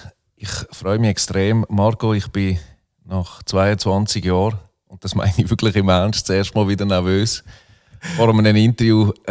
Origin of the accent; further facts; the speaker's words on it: Muttenz, Basel-Landschaft, Switzerland; also born or lived in Solothurn; Ich bin 1977 geboren, 1981 von Solothurn nach Muttenz gezogen, etwa 1 Kilometer Luftlinie vom St. Jakob.